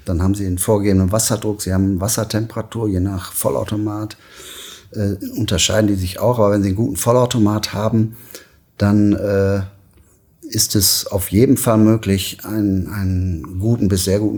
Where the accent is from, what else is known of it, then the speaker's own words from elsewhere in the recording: Münster, North Rhine-Westphalia, Germany; Ich bin Münsteraner und ja, ich liebe die Stadt